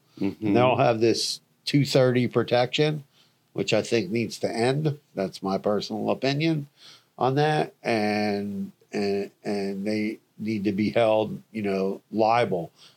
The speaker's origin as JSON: {"language": "English", "region": "Florida", "country": "United States", "tie": "born or raised there", "said": "I mean, growing up in South Florida, you had the Miami News, the Miami Herald, you had the Sun Sentinel."}